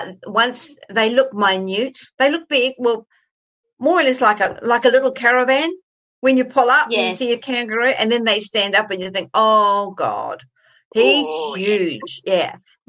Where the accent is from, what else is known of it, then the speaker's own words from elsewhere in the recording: New Zealand; I think, look, I'm not an Australian. I'm a New Zealander.